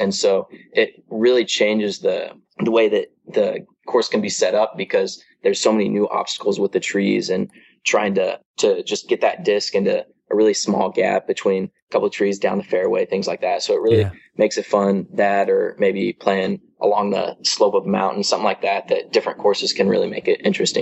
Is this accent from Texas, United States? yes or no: yes; Denton, Texas, United States; So the course that I grew up at in my hometown, there was only one. It was called North Lakes, and that was just right mm-hmm. there in Denton, Texas.